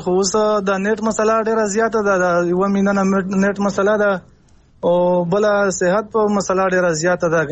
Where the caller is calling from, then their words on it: Jani Khel, Khyber Pakhtunkhwa, Pakistan; ستونزه خو د مونږ زده بنو جنې خېل